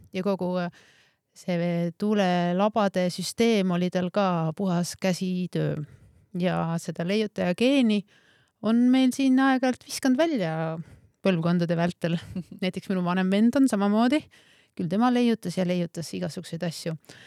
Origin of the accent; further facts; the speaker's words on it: Saare County, Estonia; ma olin Soomes, Lapendranna tehnikaülikoolis ja just nendel aastatel ma tundsin hästi teravalt, et ma olen eestlane ja ma olen saarlane ja sügavalt juurduski minusse teadmine, et ma tahan tagasi Saaremaale